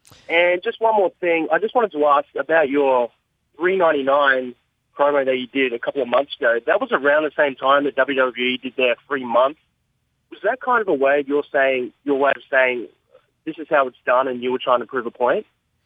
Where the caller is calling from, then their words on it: Melbourne, Victoria, Australia; Hey, Brian … from Melbourne.